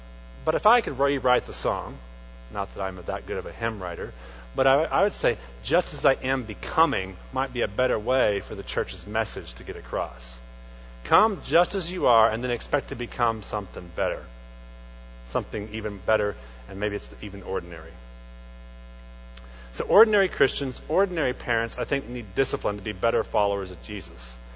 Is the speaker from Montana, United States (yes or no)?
no; Tulsa, Oklahoma, United States; Now, as I was a kid, I grew up in Tulsa, Oklahoma